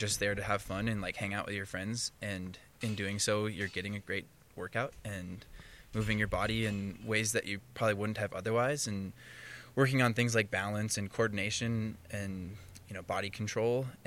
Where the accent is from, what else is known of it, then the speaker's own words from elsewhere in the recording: Wisconsin, United States; So I'm a Midwest boy. I grew up in Wisconsin, and believe it or not, my high school had a climbing team.